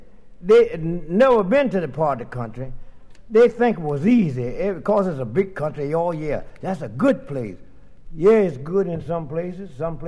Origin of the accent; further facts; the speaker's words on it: Hampton, Georgia, United States; Because I was born in Georgia, in Hampton, Georgia. That's about 32 miles below Atlanta, Georgia. Out in the country, there wasn't but about 10 stores there.